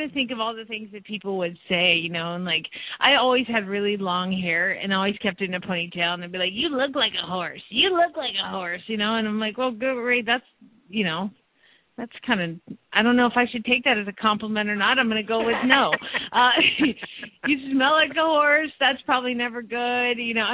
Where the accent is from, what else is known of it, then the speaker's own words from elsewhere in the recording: Atlanta, Georgia, United States; growing up in Atlanta, Georgia, I was the only horse girl in school, okay?